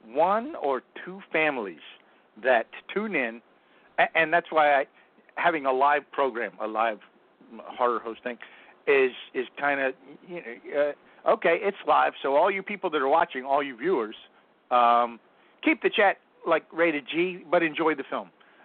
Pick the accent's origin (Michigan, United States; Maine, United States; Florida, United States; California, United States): Florida, United States; Gainesville; I'm from Gainesville, Florida, but it's spooky everywhere.